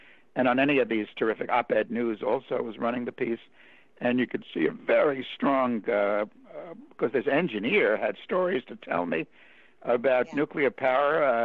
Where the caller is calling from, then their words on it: Long Island, New York, United States; Again, I'm calling you from Long Island, and I'm a New Yorker